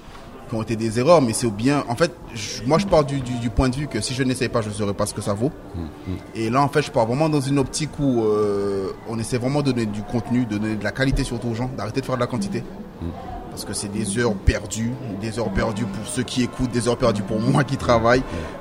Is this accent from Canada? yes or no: no; Guadeloupe; dans le quartier où moi j'ai grandi en fait en Guadeloupe, c'était limite obligatoire.